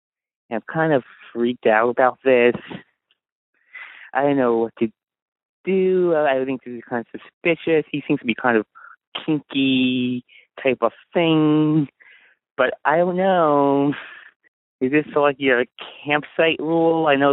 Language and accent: English; San Francisco, California, United States; This is a 23-year-old male. I'm from San Francisco and I'm gay, obviously.